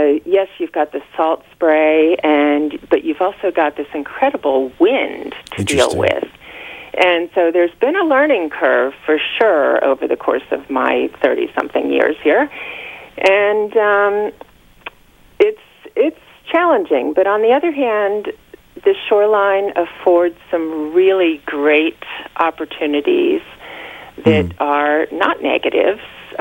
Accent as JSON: {"language": "English", "town": "Cincinnati", "region": "Ohio", "country": "United States", "tie": "born or raised there", "said": "You know, growing up in Cincinnati, there is not salt water."}